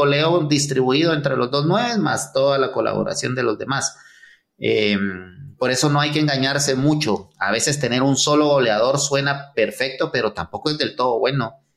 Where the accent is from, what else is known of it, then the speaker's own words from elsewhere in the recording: Guatemala; un jugador de los nuestros como guatemalteco